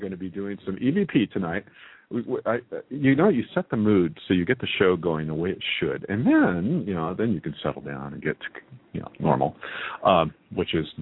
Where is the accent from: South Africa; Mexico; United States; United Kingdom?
United Kingdom; Scotland; Paul, I'm Scottish like you.